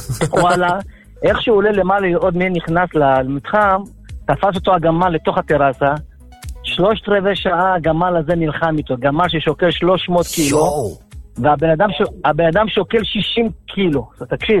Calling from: Elad, Central District, Israel; ברוך השם, אני מאלעד.

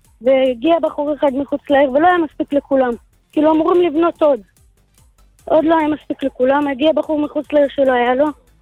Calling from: Bnei Brak, Tel Aviv District, Israel; מבני ברק.

